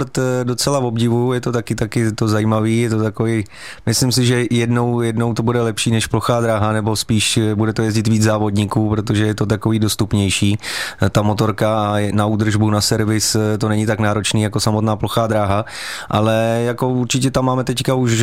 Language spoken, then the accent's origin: Czech; Pardubice, Pardubice Region, Czechia; já tím, že jsem Čech a ještě k tomu Pardubák, nebo jsem začínal v tom klubu v Pardubicích od malinka